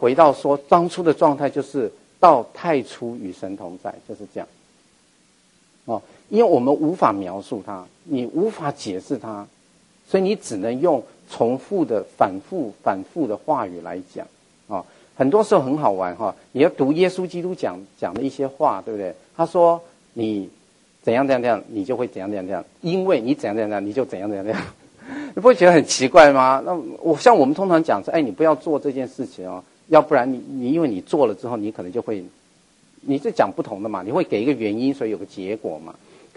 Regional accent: Taiwan; 当我知道我们大家都认为我们是台湾人哈

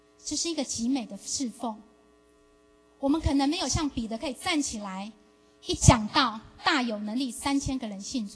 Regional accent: Taiwan; 有许多的外国人来到了我们台湾来工作

